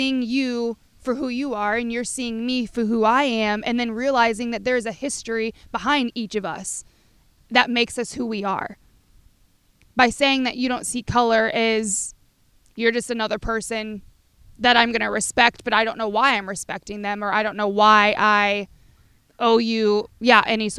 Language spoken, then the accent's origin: English; Normal, Illinois, United States; Again, being born and raised in Normal